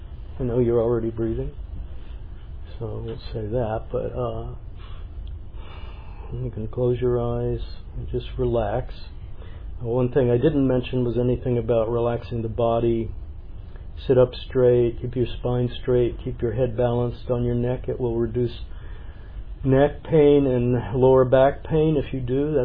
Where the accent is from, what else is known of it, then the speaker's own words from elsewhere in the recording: United States; now in Canada; I'm not from Canada, but I respect it.